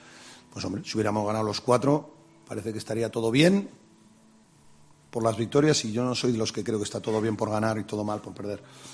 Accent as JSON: {"language": "Spanish", "town": "Vitoria", "region": "Basque Country", "country": "Spain", "tie": "born or raised there", "said": "yo soy un chaval de Vitoria que empezó jugando en el Baskonia"}